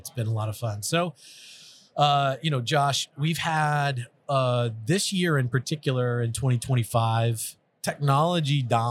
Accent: Texas, United States; I'm from Texas. We have that phrase, come and take it, you know, just come and get us.

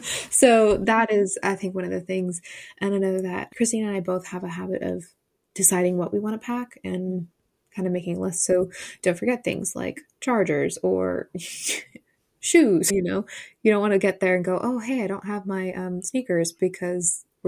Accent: Huntington Beach, California, United States; Huntington Beach, where I spent a lot of time growing up in California

